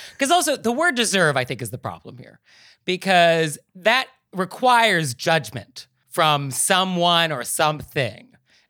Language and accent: English; California, United States; I am from Marin County.